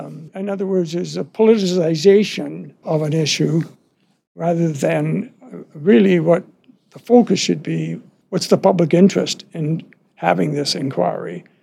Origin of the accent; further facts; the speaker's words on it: Canada; I was ashamed of it as a Canadian